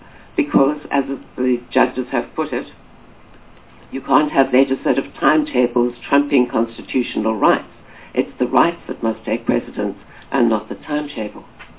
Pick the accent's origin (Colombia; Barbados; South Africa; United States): South Africa; Gauteng; I come from Gauteng